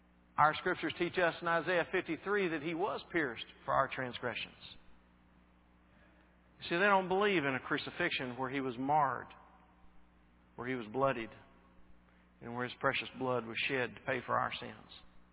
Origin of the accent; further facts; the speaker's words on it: Texas, United States; Now, when I was growing up in East Texas, we said "washed."